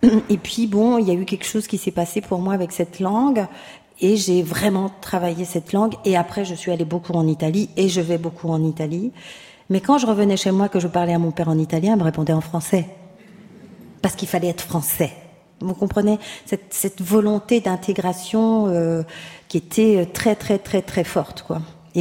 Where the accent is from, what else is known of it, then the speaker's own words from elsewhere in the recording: Marseille, Provence-Alpes-Côte d'Azur, France; on habitait au rez-de-chaussée chez nous à Marseille